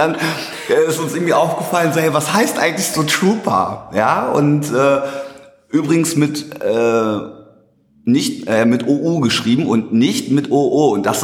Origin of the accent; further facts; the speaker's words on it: Dortmund, North Rhine-Westphalia, Germany; bin 37 Jahre alt und komme aus Dortmund. Gebürtig komme ich aus Hagenow-Limburg, falls jemand das Nest kennt.